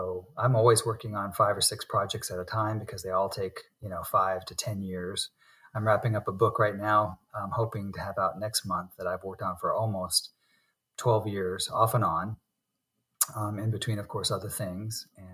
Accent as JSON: {"language": "English", "region": "Florida", "country": "United States", "tie": "born or raised there", "also_born_or_lived": "Kansas City, United States", "said": "So I grew up, however, in Florida because my mom remarried and I spent about 12 years, going through elementary, middle, and high school there."}